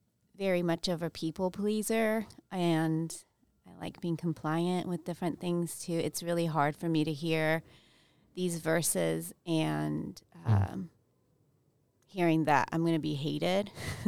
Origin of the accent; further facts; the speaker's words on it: Japan; when I grew up in Japan, my parents grew up, kind of taught us in the way where we were kind of against the Japanese culture.